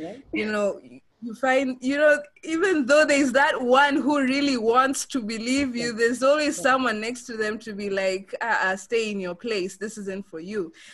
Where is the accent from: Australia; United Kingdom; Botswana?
Botswana; moved away as an adult; now in Kenya; I didn't grow up in Kenya, actually. I grew up in Botswana. That's where my dad worked. So the whole family relocated there. And then after high school, I came to Kenya to do my undergraduate.